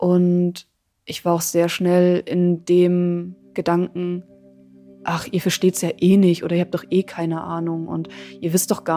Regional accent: Sonneberg, Thuringia, Germany; ich bin mit den Werten und Normen der DDR aufgewachsen

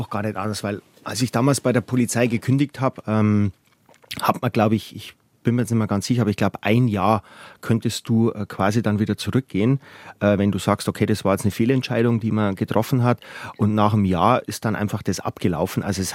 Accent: Bavaria, Germany; ich bin auf dem Land groß geworden. Und egal, ob das jetzt in Passau war oder später bei meinen Eltern in Freilassing

